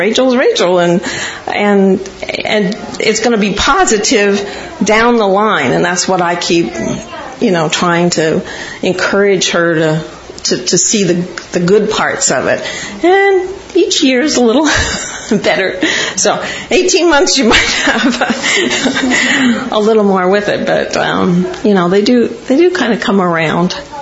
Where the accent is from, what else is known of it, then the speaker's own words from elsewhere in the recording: California, United States; I'm staying with them because I come from Southern California.